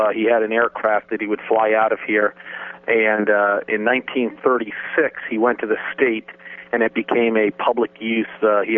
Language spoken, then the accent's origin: English; New York, United States; moved away as an adult; also born or lived in Connecticut; now in Virginia, United States; I'm originally from the New York, Connecticut area, had a career up there, and basically found this airport down on the eastern shore of Virginia.